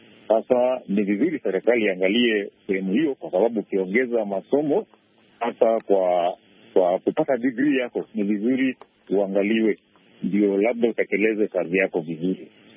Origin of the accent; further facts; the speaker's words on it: Kenya; Natoka Karbo, Kenya